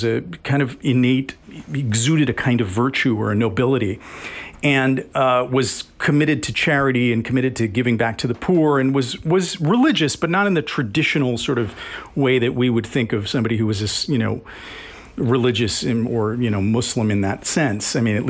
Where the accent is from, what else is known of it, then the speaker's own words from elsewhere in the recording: Wisconsin, United States; And my feeling growing up in Wisconsin, you know, was, and it, Wisconsin has changed a lot over the years, but I didn't feel excluded.